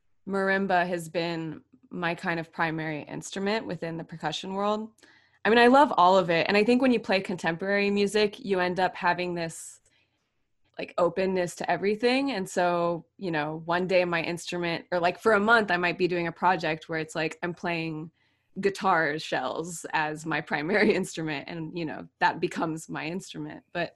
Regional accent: Los Angeles, California, United States; Yeah, I mean, so I'm from Los Angeles, and that's kind of the world I got brought into.

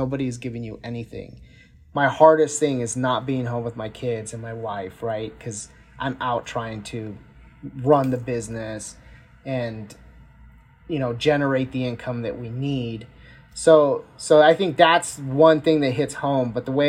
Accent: United States; And so having the two cultures, then obviously living in America, growing up in America, being American, you know, it's a whole other side of the way you think.

